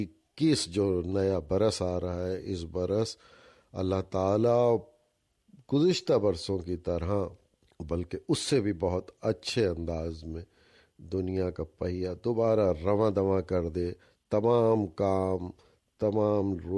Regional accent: Pakistan; خود ہمارے پاکستان میں، میرے شہر میں دوسری لہر۔

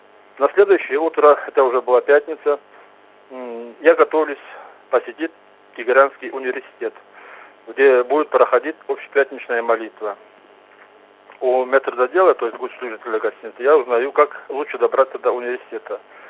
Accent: Russia; Я ответил ему, что я «мен от Руси Астан», то есть я из России.

